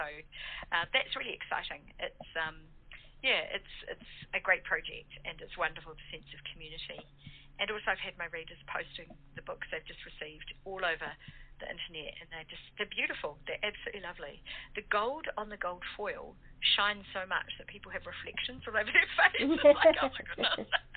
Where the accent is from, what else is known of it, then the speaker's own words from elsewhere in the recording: New Zealand; accent: New Zealand; I can get a twang in there. I'll just stick with my Kiwi accent.